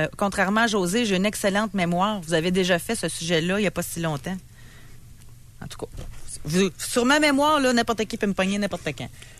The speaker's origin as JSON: {"language": "French", "town": "Sainte-Ursule", "region": "Quebec", "country": "Canada", "said": "Moi, je viens de Saint-Ursule."}